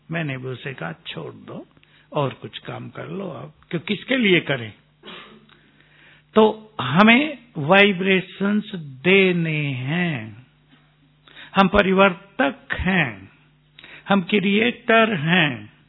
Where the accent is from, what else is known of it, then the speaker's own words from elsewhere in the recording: Muzaffarnagar, Uttar Pradesh, India; मुजफ्फरनगर जहाँ हमारा native place है